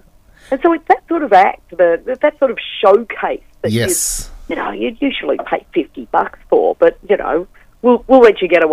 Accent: Sebastopol, Victoria, Australia; I hail from Sebastopol, went to Mount Clear Tech High School and started off on what was then called Free Triple B, the community radio station there, played theatre sports.

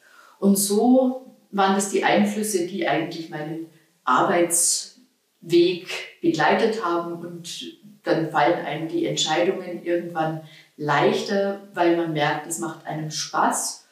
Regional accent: Bavaria, Germany; Ursprünglich komme ich aus der Oberpfalz und habe dann hier in Ulm studiert.

